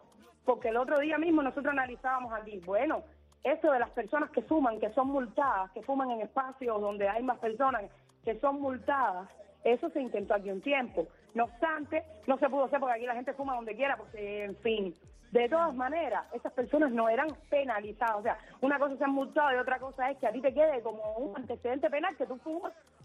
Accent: Cuba; yo como madre cubana no lo puedo permitir.

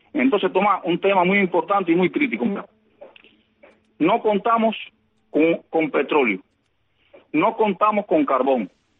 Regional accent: Cuba; tú sabes cómo somos los cubanos, que somos humanitarios, y nos ayudamos mutuamente.

